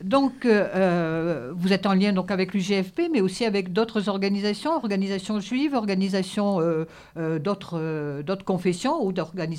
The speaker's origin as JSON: {"language": "French", "country": "France", "said": "en tant que Français"}